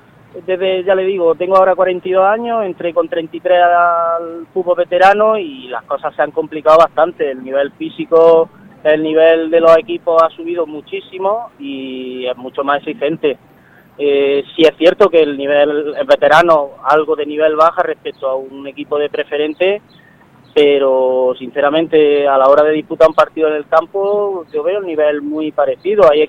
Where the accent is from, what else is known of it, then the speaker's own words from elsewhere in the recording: Jaén, Andalusia, Spain; now in Almería, Spain; yo vengo de Jaén, yo soy natural de Jaén, llegué aquí a Almería por trabajo, soy topógrafo, y bueno, llegué por trabajo allá por 2001